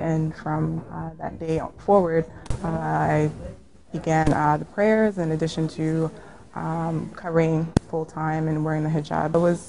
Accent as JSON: {"language": "English", "region": "New Jersey", "country": "United States", "tie": "born or raised there", "said": "I also lived in my hometown, New Jersey, when I was teaching as an Islamic school teacher there."}